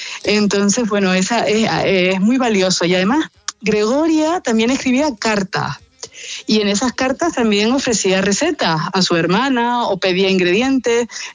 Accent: Garachico, Canary Islands, Spain; que es uno de mi pueblo, de Garachico

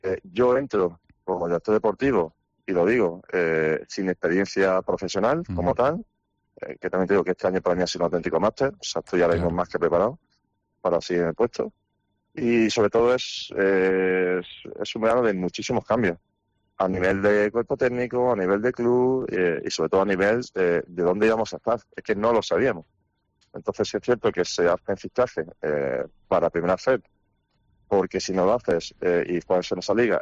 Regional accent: Granada, Andalusia, Spain; y yo lo he vivido, y soy de Granada.

